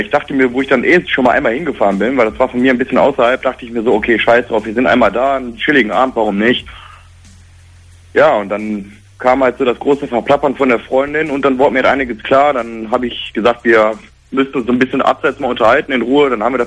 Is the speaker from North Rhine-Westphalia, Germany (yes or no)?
yes; Remscheid, North Rhine-Westphalia, Germany; Ich komme aus Remscheid.